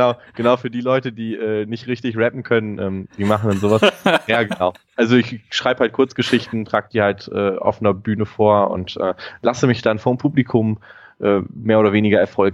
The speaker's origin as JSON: {"language": "German", "town": "Duisburg", "region": "North Rhine-Westphalia", "country": "Germany", "said": "ich komme aus Duisburg, bin normalerweise Sozialarbeiter an einer Grundschule"}